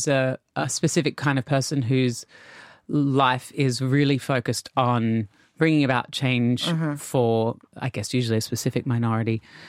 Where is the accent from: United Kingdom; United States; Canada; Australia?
Australia; growing up in Australia in the 80s